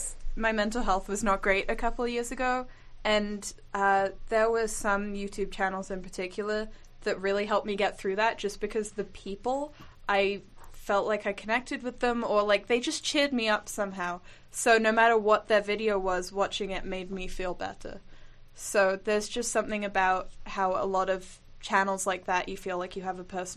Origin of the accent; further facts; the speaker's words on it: United Kingdom; now in Canada; I also wanted to point out that I moved to Canada from Britain a couple of years ago.